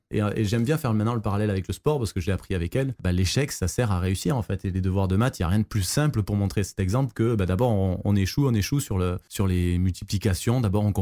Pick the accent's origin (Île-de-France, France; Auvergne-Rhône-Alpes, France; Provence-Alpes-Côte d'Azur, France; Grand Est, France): Provence-Alpes-Côte d'Azur, France; Marseille; Alors moi je suis de Marseille